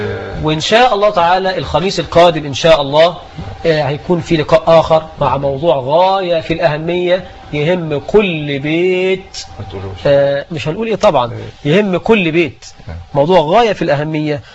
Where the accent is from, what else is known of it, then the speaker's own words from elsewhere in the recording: Egypt; اللهم اجعل بلدنا مصر آمنة مطمئنة، رخاء سخاء وسائر بلاد المسلمين.